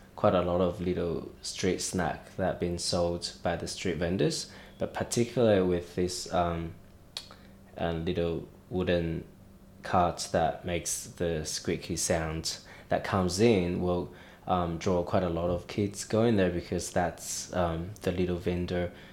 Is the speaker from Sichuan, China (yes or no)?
yes; Sichuan, China; I come from Sichuan province, which is southwest of China. It's on the border with Tibet and the southern part of the country.